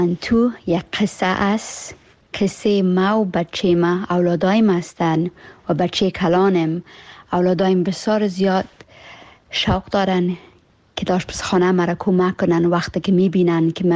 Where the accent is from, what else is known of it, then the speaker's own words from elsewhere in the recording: Alameda, California, United States; also born or lived in Afghanistan / Pakistan; در کالیفرنیا کاکایم زندگی میکرد. ما آمدیم در کالیفرنیا، در شهر الامیدا در کالیفرنیا کلان شدیم. اونمونجا از 3 سالگی تا صنف 12 را که خلاص کردم در الامیدا که فامیل خود زندگی میکردم.